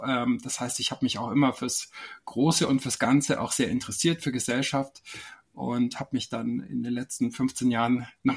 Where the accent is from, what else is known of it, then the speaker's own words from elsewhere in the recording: Bavaria, Germany; mein Opa war je nachdem mal Pole, mal Russe, mal Deutscher. Ich bin im Allgäu aufgewachsen an der Grenze zu Tirol.